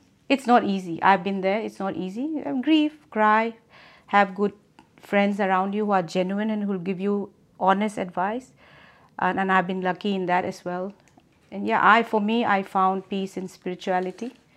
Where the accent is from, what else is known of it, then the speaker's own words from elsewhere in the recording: India; moved away as an adult; also born or lived in New Zealand; I am 50 and a mother of two young men. I am an immigrant from India. Lived in New Zealand, then moved here in 2006. So been away from home about 22 years.